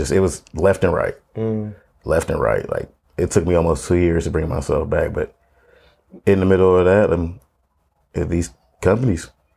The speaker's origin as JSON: {"language": "English", "town": "Oakland", "region": "California", "country": "United States", "tie": "born or raised there", "said": "You know, it's such a statistic out here that growing up in Oakland"}